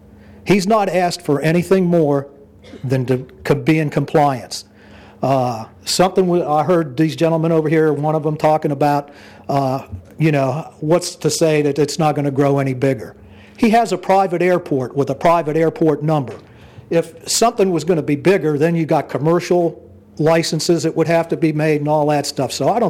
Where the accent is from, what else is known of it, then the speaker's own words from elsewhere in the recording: Ohio, United States; I'm a transplant myself. I come from Ohio. I came here because of Dover Air Force Base.